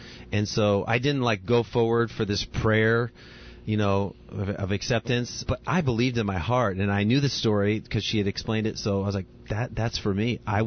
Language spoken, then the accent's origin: English; Pekin, Illinois, United States; also born or lived in Elmhurst; very young, we went to church, but then we quit going for some reason. I think it's when we moved. We moved from the Elmhurst area down to Pekin near Peoria, and we quit going to church for some reason.